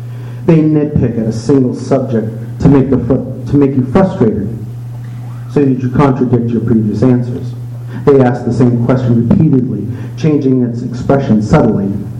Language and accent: English; Cedar Fort, Utah, United States; I'm from Cedar Fort.